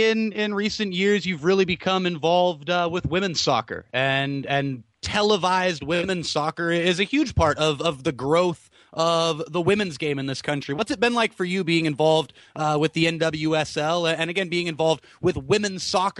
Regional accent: San Jose, California, United States; And growing up in the Bay Area for me and in the San Jose area

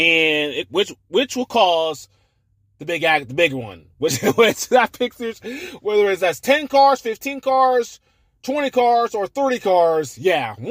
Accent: Atlanta, Georgia, United States; In Daytona, Talladega, and now you throw in my hometown track, Atlanta, where you see this type.

